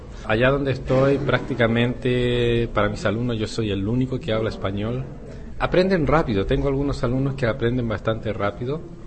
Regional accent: Chile; also born or lived in Prague, Czech Republic; now in China; yo vengo de Chile, Extrañaba acá en Praga, digamos, los productos del mar, como los mariscos. Y ahora vivo en la costa en China

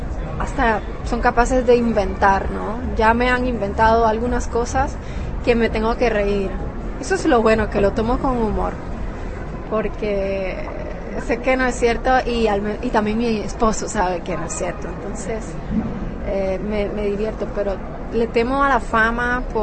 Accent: Costa Rica; La situación en mi país ya no empezó a gustarme, no puedo decir que cambió porque siempre sigue siendo igual, a pesar de que Costa Rica es un país democrático y todo

